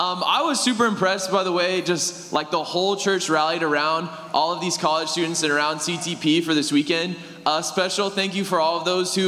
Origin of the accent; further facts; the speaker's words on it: Nashville, Tennessee, United States; I'm from Nashville, Tennessee. And I serve the campus ministry at MTSU.